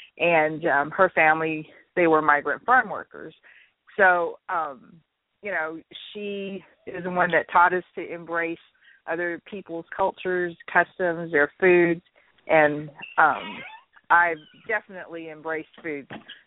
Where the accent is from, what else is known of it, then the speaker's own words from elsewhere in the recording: Alaska, United States; born there; I was born in Alaska. My dad was stationed in Fort Wainwright, which is near Fairbanks, Alaska, during the 60s. And so we were there for, I think, 3 years.